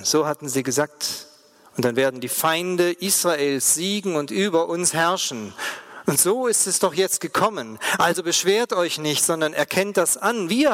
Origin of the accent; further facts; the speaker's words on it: Friedrichshafen, Baden-Württemberg, Germany; in meiner Heimat in Friedrichshafen